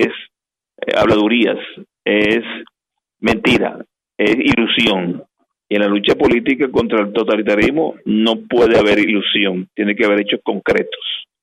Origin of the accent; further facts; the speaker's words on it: Venezuela; now in United States; me siento seguro aquí en Estados Unidos, me siento rodeado de latinos, venezolanos, aunque no son mis amigos todos, pero me siento en mi tierra, como si estuviera en mi tierra.